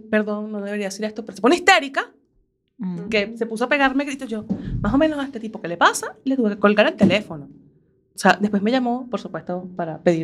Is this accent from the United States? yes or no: no; Venezuela; yo reconozco que yo para dar direcciones soy muy venezolana